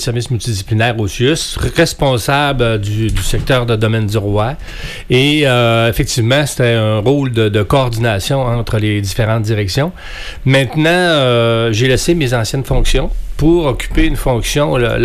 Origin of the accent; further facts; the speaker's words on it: Métabetchouan, Quebec, Canada; puis je suis un gars du Lac-Saint-Jean. Je viens de Métabetchouane, originaire d'Allemagne, mais je demeure à Métabetchouane depuis 25 ans.